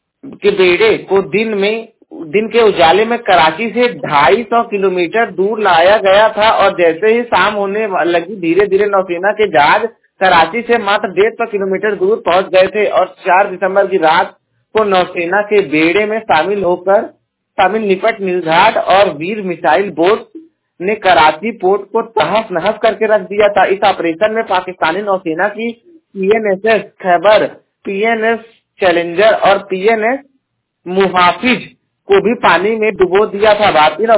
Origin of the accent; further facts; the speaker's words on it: Jaunpur, Uttar Pradesh, India; मैं उत्तर प्रदेश के जौनपुर जिले का निवासी हूँ।